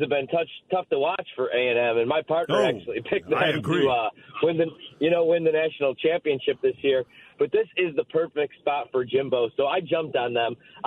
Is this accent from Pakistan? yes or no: no; Midwest, United States; because I grew up in the Midwest and in the Big Ten.